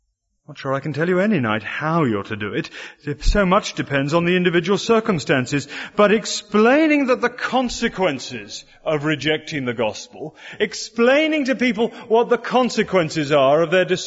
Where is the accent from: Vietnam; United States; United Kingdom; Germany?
United Kingdom; You see, I am British, and the British disease is